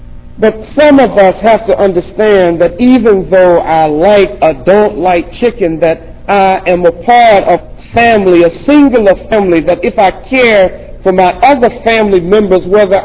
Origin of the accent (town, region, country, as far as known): North Carolina, United States; born or raised there